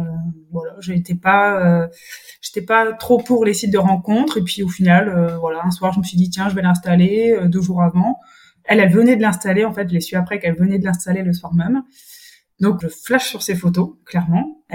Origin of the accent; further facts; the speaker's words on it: Brittany, France; je suis bretonne.